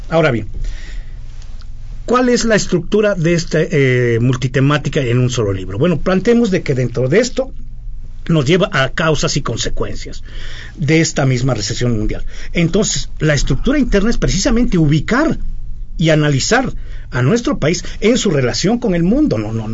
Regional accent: Mexico

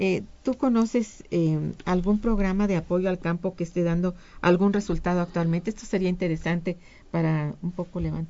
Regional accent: Mexico; Esto sí es algo que todos exigimos como mexicanos

